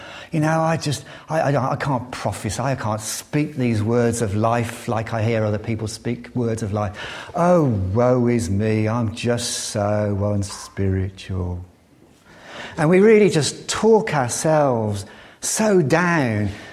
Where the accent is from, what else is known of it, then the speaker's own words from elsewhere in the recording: United Kingdom; But we're British, we don't do that kind of thing.